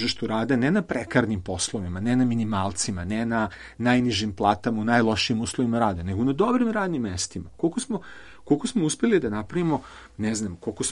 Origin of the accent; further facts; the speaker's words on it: Serbia; Mi Srbi volimo da smo veliki.